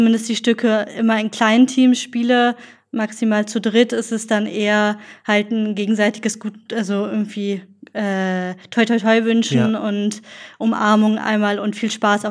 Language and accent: German; Berlin, Germany; now in Leipzig, Germany; Heute komme ich aus Leipzig, ursprünglich komme ich aus Berlin